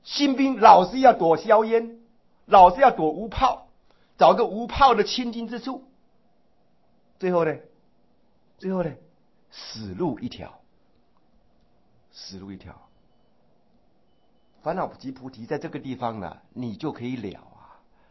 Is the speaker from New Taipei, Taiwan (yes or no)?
yes; Zhonghe, New Taipei, Taiwan; also born or lived in Daxi; 因为我出生在大溪啊，后来搬到中和连城路，偶尔有到被带到台北来